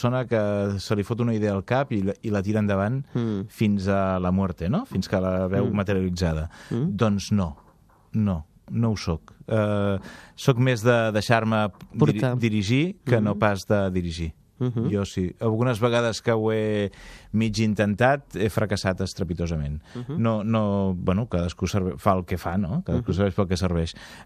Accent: Catalonia, Spain; som catalans

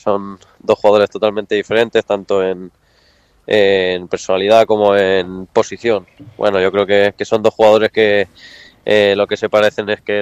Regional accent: Barcelona, Catalonia, Spain; nosotros siempre somos de allí, de Barcelona

